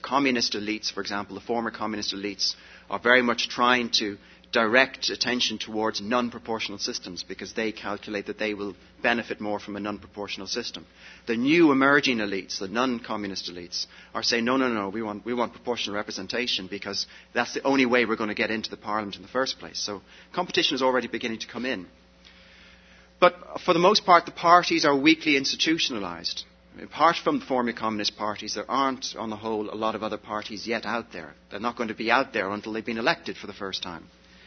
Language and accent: English; Ireland; I'm Irish, I was born, bred and buttered on that system.